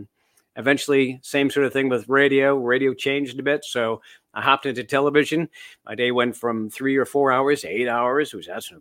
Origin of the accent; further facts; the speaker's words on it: Canada; I'm Canadian originally, and I'd been around the United States quite a bit.